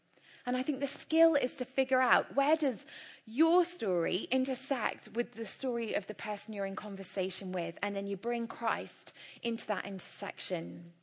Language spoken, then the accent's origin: English; England, United Kingdom; These situations are really hard for us as British people. They actually require us getting over our own Englishness and our sense of etiquette and our cultural abhorrence for invading somebody else's privacy.